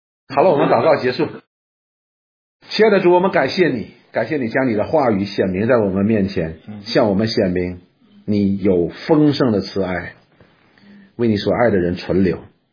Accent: China; 我们中国人的修行就是这样子的

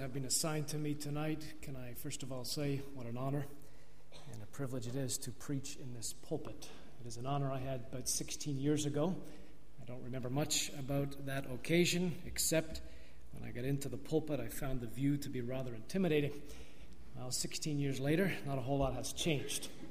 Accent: Toronto, Ontario, Canada; also born or lived in Tandragee, United Kingdom; now in United Kingdom; I grew up in Tandragee, have little memories of there, leaving at 3, but then all I've known is growing up in the manse in the church in Toronto, and from there, I came back to Ulster

